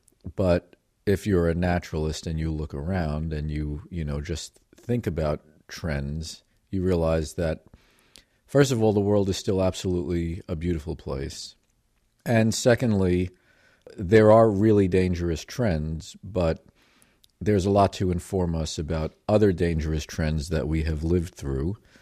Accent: New York, United States; because to the extent that I have grown up, I grew up around Long Island and, I have some perspective.

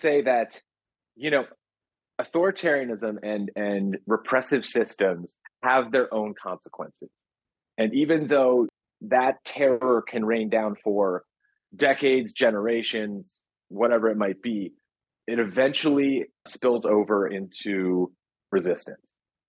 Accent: Ohio, United States; And I'm from Ohio, and I keep saying, like, the climate movement has to win Ohio

